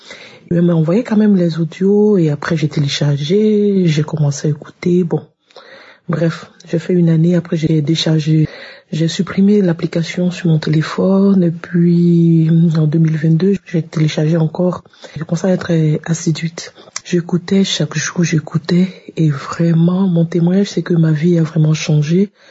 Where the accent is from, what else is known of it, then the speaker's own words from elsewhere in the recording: Côte d’Ivoire; now in France; je suis une Ivoirienne vivant en France.